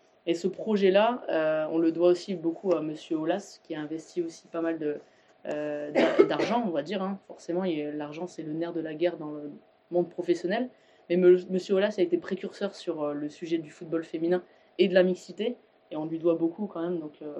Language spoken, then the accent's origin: French; Hauts-de-France, France; que j'ai, moi, que je viens du Nord. Parce que dans le Nord, on est, on va dire, sur ce côté un peu combattant. Enfin, moi, mon grand-père était mineur, donc j'ai eu toujours ça dans le sang.